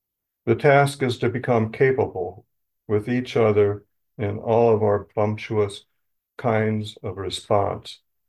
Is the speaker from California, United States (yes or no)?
no; Illinois, United States; I'm from Illinois, just north of Chicago.